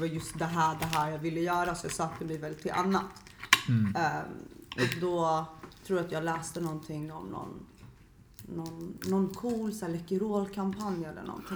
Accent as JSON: {"language": "Swedish", "town": "Jakobsberg", "region": "Stockholm County", "country": "Sweden", "tie": "born or raised there", "said": "bodde jag i Stockholm, i Kista. Vilket har varit jättenice. Uppvuxen i Norrort. Jag är uppvuxen i Jakobsberg."}